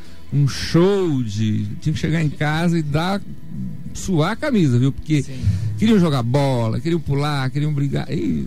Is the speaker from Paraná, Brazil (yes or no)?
yes; Terra Boa, Paraná, Brazil; also born or lived in Astorga; Eu fui criado numa cidade chamada Terra Boa. Eu não nasci lá, nasci em Astorga, mas eu fui criado em Terra Boa